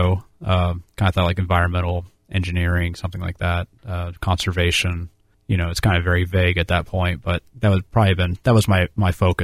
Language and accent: English; Lancaster, Ohio, United States; Well, I grew up in Lancaster, Ohio, which most people know because they used to have to drive through it to get to the Hocking Hills.